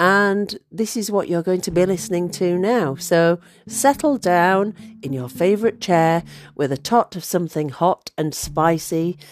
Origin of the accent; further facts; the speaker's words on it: Halifax, Yorkshire and the Humber, United Kingdom; I always explain that I come from Halifax, which is in West Yorkshire, which my husband thinks is hilarious.